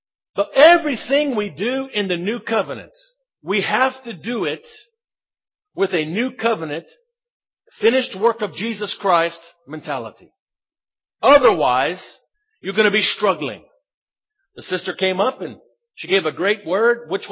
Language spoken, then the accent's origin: English; United States; moved away as an adult; now in South Africa; Now, I deal in dollars. I'm American. Our supporters back home, they give us dollars.